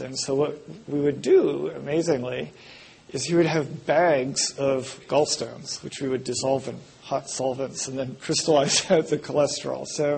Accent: Canada; So I grew up mostly in Canada. In fact, we lived in one of the western suburbs.

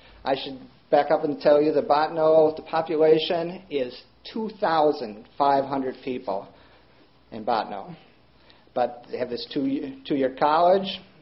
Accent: Minneapolis, Minnesota, United States; the founders of my hometown, which is Minneapolis, Minnesota.

